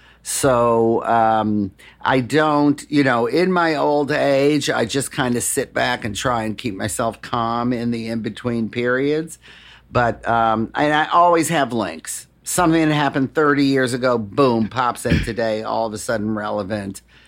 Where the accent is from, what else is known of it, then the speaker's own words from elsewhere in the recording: Detroit, Michigan, United States; Music in Detroit saved me. My mom passed away when I was pretty young.